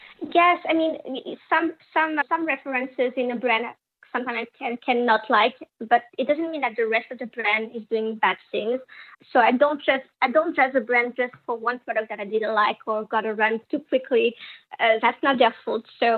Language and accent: English; France; accent: French; English is a second language; I guess I can use my French accent as an advantage for myself.